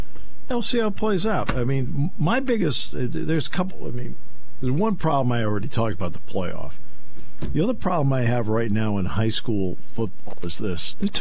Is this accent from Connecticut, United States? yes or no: yes; Connecticut, United States; I grew up in Connecticut. Now, I loved high school football.